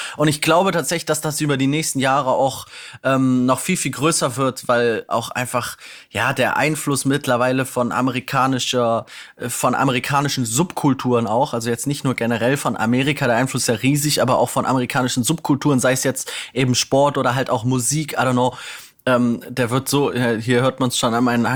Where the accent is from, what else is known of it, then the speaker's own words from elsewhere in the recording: Kassel, Hesse, Germany; Aus meiner Heimat in Nordhessen, wo die Kassel Huskies so über Jahre hinweg so das Thema waren, immer irgendwie, also ich bin aufgewachsen in der Eissporthalle